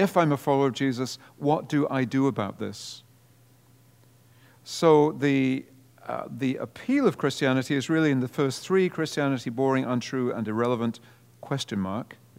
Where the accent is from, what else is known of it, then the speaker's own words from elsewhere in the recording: Wales, United Kingdom; Why is it always England? I'm Welsh and I kind of resent this English thing.